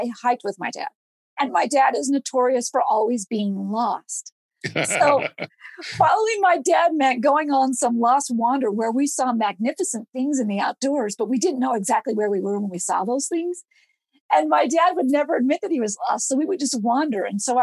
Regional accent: Salt Lake City, Utah, United States; now in Idaho, United States; But growing up in Salt Lake City, Utah, the outdoors are very important there as well. So I grew up playing in the Wasatch Mountains

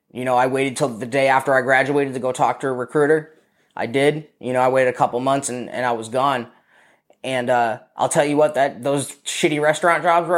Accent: Massachusetts, United States; So yeah, man, I'm from Massachusetts. First 18 years of my life, I grew up there. Central Massachusetts, Worcester County

